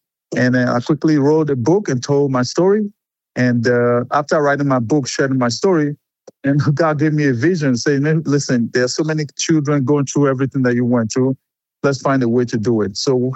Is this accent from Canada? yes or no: no; Nigeria; the problems that affected me as a child growing up in Nigeria.